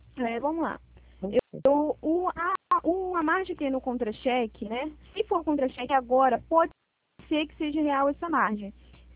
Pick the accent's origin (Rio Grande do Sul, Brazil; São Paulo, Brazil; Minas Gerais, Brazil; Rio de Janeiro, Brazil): Rio de Janeiro, Brazil; Que também somos aqui do Rio.